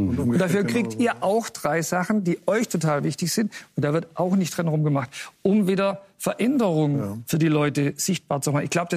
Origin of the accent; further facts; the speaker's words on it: East Germany, Germany; die Traumregierung, die ich mir wünsche als Ostdeutscher.